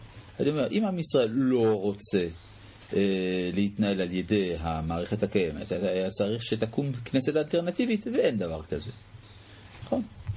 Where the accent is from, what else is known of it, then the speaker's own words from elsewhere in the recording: France; אני גדלתי במדינה שהיא נחשבת למערבית בריבוע, מדינת צרפת